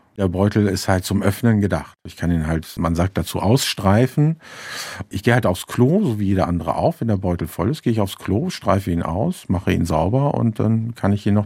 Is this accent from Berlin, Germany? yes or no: no; Celle, Lower Saxony, Germany; Doch, also wir Zeller sehen uns schon noch als Norddeutsche.